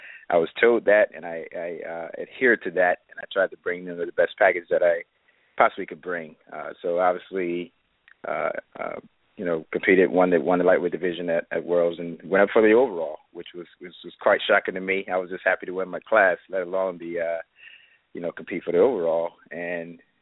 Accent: Augusta, Georgia, United States; I am a DFAC pro as well, newly DFAC pro as a result of the Miami World Finals. I am from Augusta, Georgia. I'm currently stationed here at Fort Gordon, Georgia.

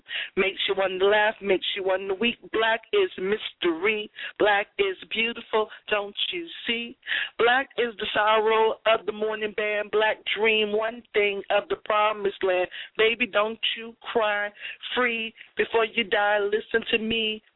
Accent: Boston, Massachusetts, United States; My hometown, Boston, you know, they never shut it down, but they shut the whole entire area down.

